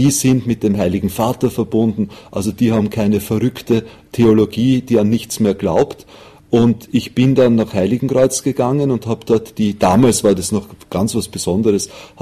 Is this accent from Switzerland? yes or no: no; Wampersdorf, Lower Austria, Austria; also born or lived in Vienna; Ich bin an einem Faschingssonntag geboren in Wien und aufgewachsen am Land in der Nähe von Wien, in einem kleinen Dorf mit dem Namen Wampersdorf. Da habe das Glück, dass meine Eltern wirklich aufrichtig gläubig waren